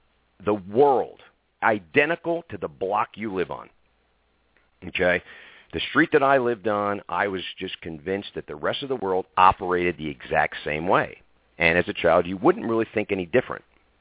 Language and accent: English; New Jersey, United States; now in Denver, United States; as a child, I'm originally from New Jersey, East Coast, Italian, and, grew up with the big family, the whole thing, and then was relocated to Denver, Colorado.